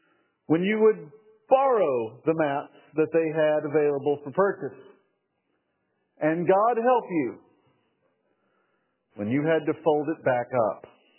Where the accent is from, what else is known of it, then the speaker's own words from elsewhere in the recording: Texas, United States; I took a job up in Iowa, growing up in East Texas.